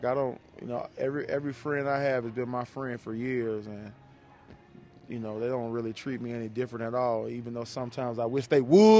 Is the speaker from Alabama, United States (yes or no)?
yes; Alabama, United States; When I grew up in Alabama … to me were stars.